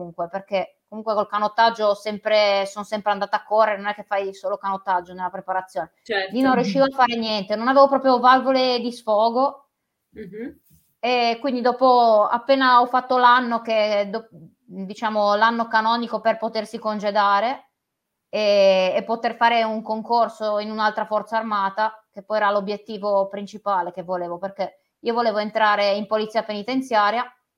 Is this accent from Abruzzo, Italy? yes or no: no; Genoa, Liguria, Italy; sono di Genova